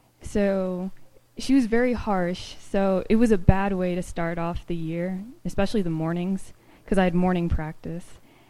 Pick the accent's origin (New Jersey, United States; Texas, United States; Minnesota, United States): Texas, United States; Houston; I'm from Houston.